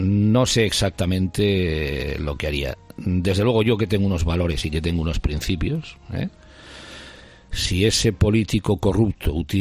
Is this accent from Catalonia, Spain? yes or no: yes; Catalonia, Spain; porque yo soy un catalán que me siento muy español, que defendí la españolidad de Cataluña en el sentido más amplio